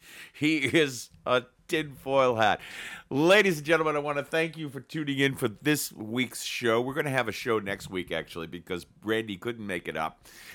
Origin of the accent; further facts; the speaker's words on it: Boston, Massachusetts, United States; I grew up around Bill O'Reilly, you know? The type of conservatives that I got in Boston, very similar to Bill O'Reilly, you know?